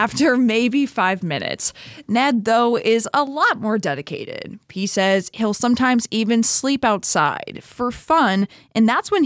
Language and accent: English; Alaska, United States; I've seen the aurora plenty of times growing up in Alaska, but never like that.